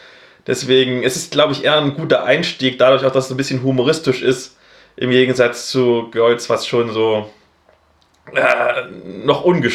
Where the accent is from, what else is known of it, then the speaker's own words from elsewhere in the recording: East Germany, Germany; Als Ossi habe ich immer Minderheitenprobleme.